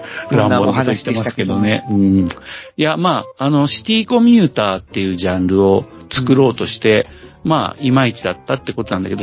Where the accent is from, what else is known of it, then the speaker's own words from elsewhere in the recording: Yamaguchi, Japan; 私の田舎山口県ではあんまり売れてなかったんだよね